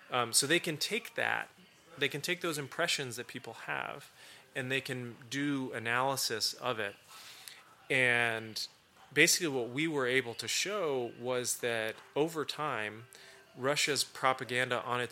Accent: Turkey; because I grew up in Turkey.

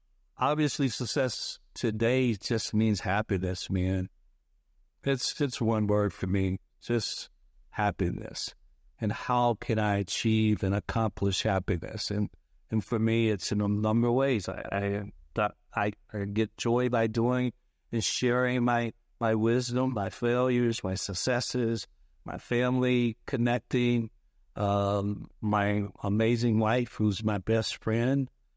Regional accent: Gaston, Alabama, United States; I grew up in Gaston, Alabama

